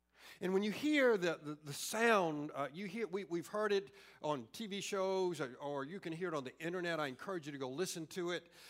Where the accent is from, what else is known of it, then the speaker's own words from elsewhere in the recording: Orangeburg, South Carolina, United States; when I grew up in the South, and every Sunday morning at 5 minutes to 11, what do you think happened? The bells tolled, and those bells rang out, and everybody in my good old Orangeburg, South Carolina, knew it was time to come to church.